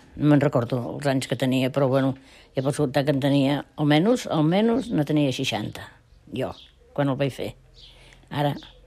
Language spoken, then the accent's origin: Catalan; Poboleda, Catalonia, Spain; also born or lived in Barcelona; Jo tenia 5 anys que vaig venir aquí a Poboleda. I vaig venir aquí a Poboleda perquè aquí em sembla que també ho preguntareu, perquè vaig venir cap aquí, doncs perquè llavors va estar allà la guerra.